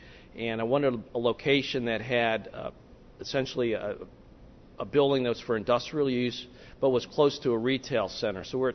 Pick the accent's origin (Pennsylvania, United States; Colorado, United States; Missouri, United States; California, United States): Missouri, United States; Kansas City; moved back to my hometown, Kansas City, and we started the brewery.